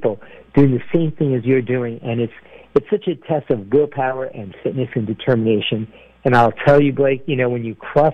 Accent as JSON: {"language": "English", "town": "Washington", "region": "District of Columbia", "country": "United States", "tie": "born or raised there", "said": "the Marine Corps Marathon here in my hometown of D.C."}